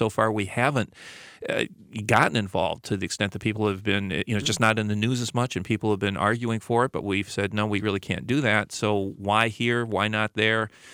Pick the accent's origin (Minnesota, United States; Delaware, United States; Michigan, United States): Michigan, United States; Well, being that I'm originally from Michigan, you might think that I would agree with Stefan about Gerald Ford being from Michigan